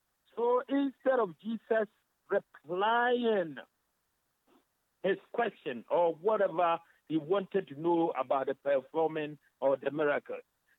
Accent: Ghana; There are many, especially most of us, I know we are from Africa or Ghana.

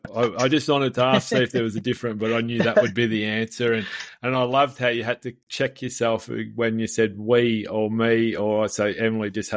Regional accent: Melbourne, Victoria, Australia; I was in the Air League as a kid when I was growing up in Melbourne

